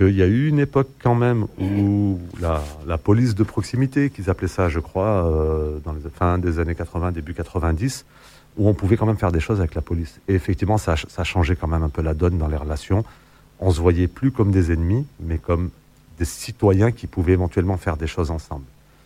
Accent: France; moi, de mon côté, en tant que Français d'origine étrangère

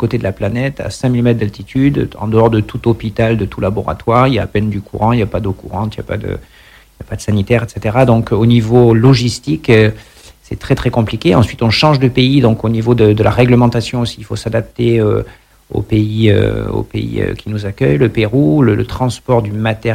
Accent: Pyrenees, France; moi c'est vrai que je viens des Pyrénées à la côté de l'Espagnol, à côté de l'Espagne, donc ça m'aide.

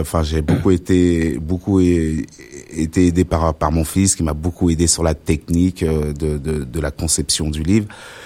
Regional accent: Auvergne-Rhône-Alpes, France; Moi, je suis d'Isère, donc pour sûr que mon livre sera trouvable sur Grenoble.

